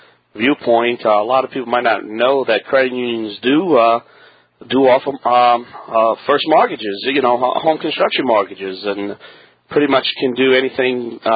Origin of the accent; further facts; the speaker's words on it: New Orleans, Louisiana, United States; and I'm from New Orleans. And to be honest with you, Shirley, I'm not happy right now what's going on down there.